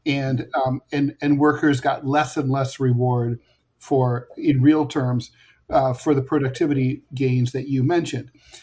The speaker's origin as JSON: {"language": "English", "region": "Ohio", "country": "United States", "tie": "born or raised there", "said": "And for $18, when I was a kid, growing up in Ohio, you could get 4 bags of groceries."}